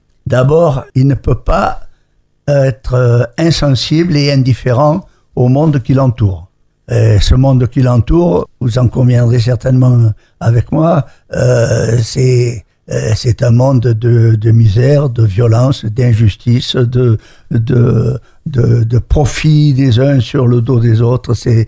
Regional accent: Southern France, France; accent: southern French; moi je suis plutôt, à mon accent vous l'avez reconnu, un gars du Sud

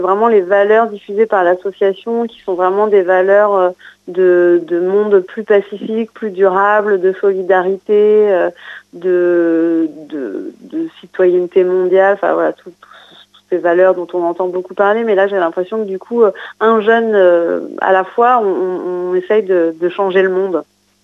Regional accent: Normandy, France; Alors moi je suis normande

